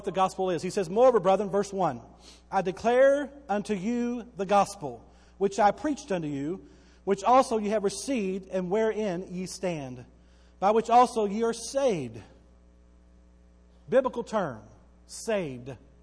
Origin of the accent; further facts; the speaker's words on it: Bowie, Texas, United States; I grew up in Bowie, Texas, all right? We were the Bowie Jackrabbits.